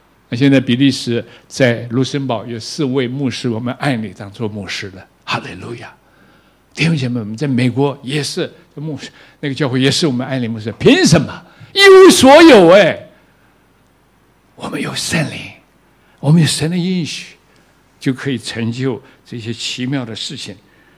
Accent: China; 主耶稣透过十字架的救恩，已经拯救了你我，拯救了我们中国人，也拯救继续要拯救日本人，全地的人。

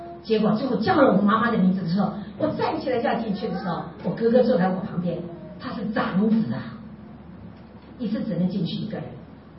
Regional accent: Taiwan; 一生就是为中国人，为我们台湾人，在效力

